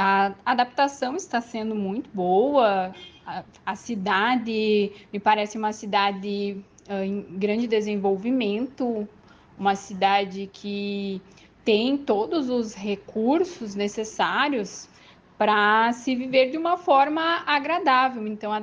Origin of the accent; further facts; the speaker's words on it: Catuípe, Rio Grande do Sul, Brazil; eu sou natural da cidade de Catuípe, aqui na região noroeste do estado.